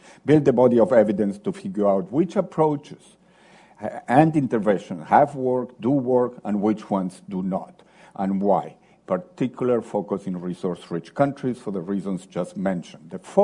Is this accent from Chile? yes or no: yes; Chile; I come from Chile and Latin America. We have had our challenges, but we've made progress.